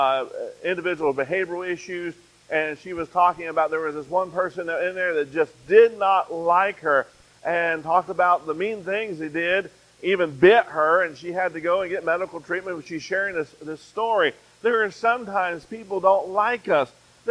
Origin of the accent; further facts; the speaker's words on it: Fairmont, West Virginia, United States; I'm familiar with Parkersburg, and I grew up in Fairmont, West Virginia.